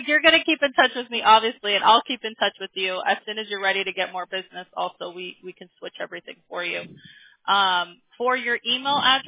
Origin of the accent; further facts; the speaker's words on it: Upland, California, United States; also born or lived in Pomona; So I'm from Upland. I was in Pomona, then in Upland.